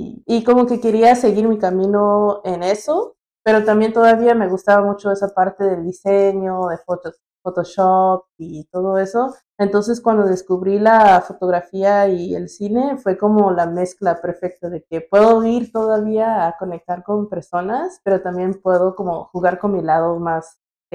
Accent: Porterville, California, United States; moved away as an adult; now in Mexico; aunque ahora que soy adulta y que llevo bastante tiempo viviendo en México, noto mucho eso de mi pueblo, lo digo entre comillas, porque es un small town.

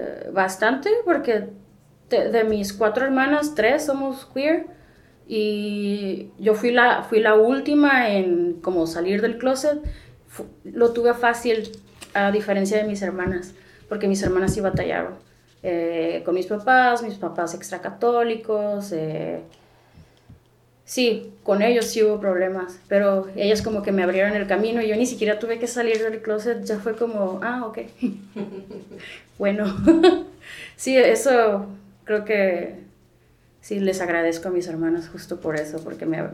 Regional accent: Tijuana, Baja California, Mexico; also born or lived in Chula Vista; soy mujer, cisgénero, bisexual. Nací en Chula Vista, pero me crié en Tijuana en los 80s, así que también tengo todos mis papeles mexicanos también.

